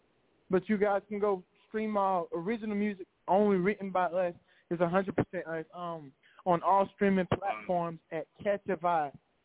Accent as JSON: {"language": "English", "town": "Atlanta", "region": "Georgia", "country": "United States", "tie": "born or raised there", "lives_now": "Tampa, United States", "said": "We're from Atlanta, Georgia, born and raised, but we're located in Tampa, traveling to Bristol, Tennessee."}